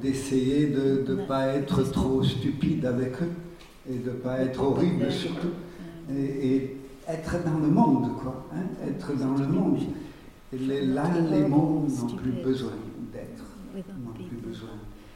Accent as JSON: {"language": "French", "town": "Nice", "region": "Provence-Alpes-Côte d'Azur", "country": "France", "said": "puisque je suis Niçois."}